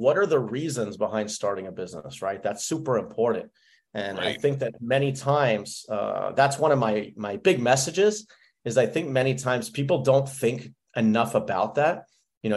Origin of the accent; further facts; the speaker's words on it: Canada; I don't know if that's a Canadian word, I'm from Canada, but we got hosed.